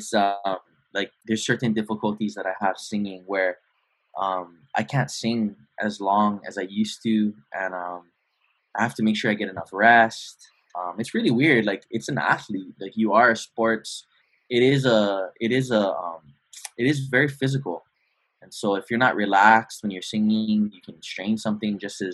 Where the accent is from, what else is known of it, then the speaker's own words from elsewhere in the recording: Hawaii, United States; Well, I've growing up in Hawaii, the ocean is surrounding us.